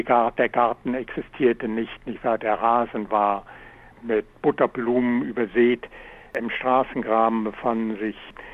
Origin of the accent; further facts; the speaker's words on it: Germany; German is a second language; now in Canada; Gewiss, ich bin ja immer Deutscher geblieben. Ich habe die kanadische Staatsangehörigkeit natürlich, aber ich bin Deutscher geblieben in der Denkweise, in der Art, in den Dingen, die ich sehe, ein großer Unterschied hier.